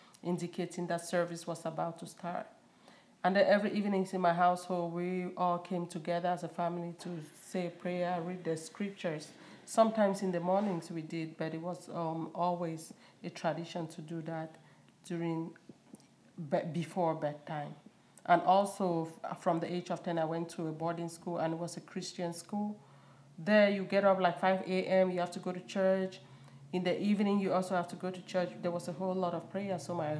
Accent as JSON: {"language": "English", "town": "Wom", "region": "Northwest Region", "country": "Cameroon", "tie": "born there", "said": "I was born in Wom, a small village in Cameroon, Northwest Province of Bamenda. And Cameroon is located in Central Africa."}